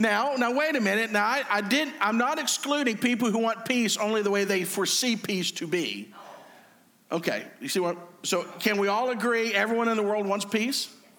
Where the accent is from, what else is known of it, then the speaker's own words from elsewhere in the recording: United States; as an American, there are certain nations that we were brought up that if you heard the name of that nation, guess what? You hated them.